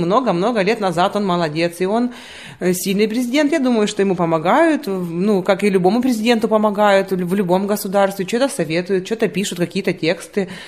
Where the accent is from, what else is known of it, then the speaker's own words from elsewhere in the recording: Ukraine; moved away; Вот как мы приехали из Украины в Европу, желая лучшей жизни, правильно, для себя, для своих детей.